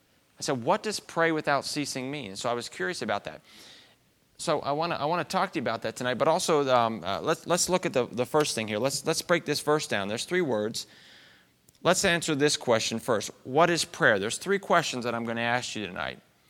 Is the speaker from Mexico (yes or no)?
yes; Guadalajara, Jalisco, Mexico; when I was growing up in Mexico in the city of Guadalajara, we went to a school that was in English, and it was a bilingual school, English and Spanish.